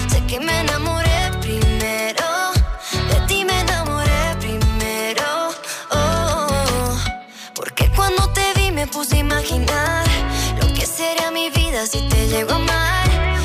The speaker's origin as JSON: {"language": "Spanish", "town": "Zaragoza", "region": "Aragon", "country": "Spain", "said": "Vámonos allá a mi tierra, Zaragoza, 25 de junio, sábado."}